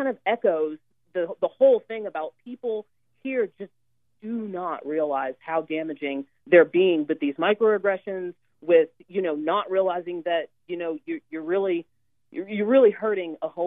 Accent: Memphis, Tennessee, United States; moved away as an adult; also born or lived in Charlotte, North Carolina; Okay. Well, I was born in Memphis, Tennessee. I lived there for 24 years.

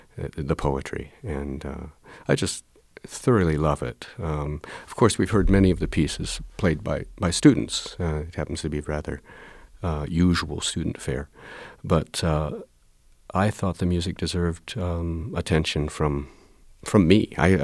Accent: Indiana, United States; it didn't hurt that I was born and raised in Indiana, where there are lots of great artists right there in Bloomington.

